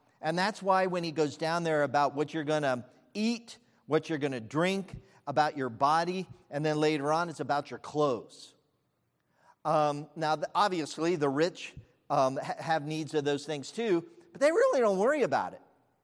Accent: Dayton, Ohio, United States; the house on Wilfred Avenue, where I grew up in Dayton, Ohio, it was given to flooding.

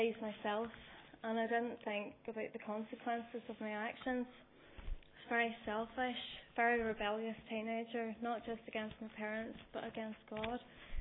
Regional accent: Ballymena, Northern Ireland, United Kingdom; born there; I was born in Ballymena, the oldest of four children.

